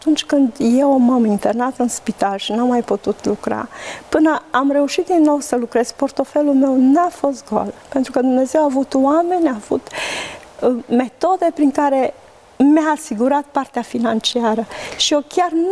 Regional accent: Șomartin, Brașov County, Romania; now in Spain; Ziceam adevărul, că eram normal din Șomartin acum.

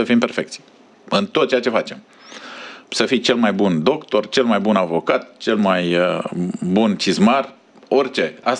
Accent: Romania; Sunt eu mândru că sunt creștin, că sunt român, că sunt ortodox?

